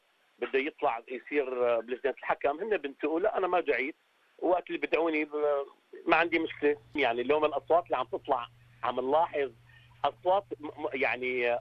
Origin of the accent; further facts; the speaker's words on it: Aleppo, Aleppo Governorate, Syria; now in Lebanon; كوني أنا مواطن سوري ومن مدينة حلب تحديدا، طبعا حلب وبالأخص حلب بقول لأني أنا من مدينة حلب، لأنه عاشت فترة عصيبة جدا ما كانت بعيدة عن وجداني ولا عن بالي. أنا ساكن بلبنان لكن دائما موجود بسوريا